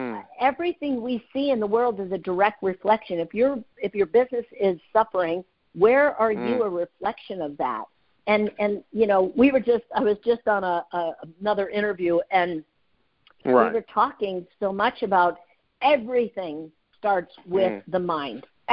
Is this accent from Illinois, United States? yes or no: yes; Chicago, Illinois, United States; I'm from Chicago.